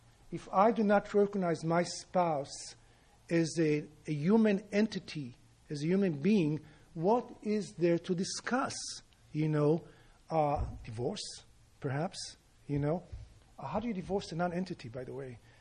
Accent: Palestine; there is one person here from the very same area where I come from Palestine

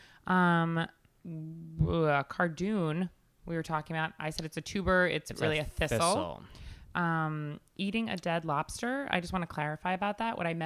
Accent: Long Island, New York, United States; And I grew up in Long Island, as everybody on the planet knows by now.

